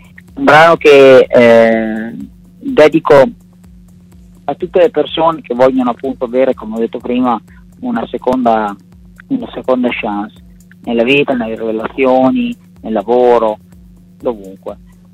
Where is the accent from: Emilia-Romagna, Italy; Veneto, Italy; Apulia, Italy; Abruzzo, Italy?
Emilia-Romagna, Italy; soprattutto dalle mie parti nella provincia di Modena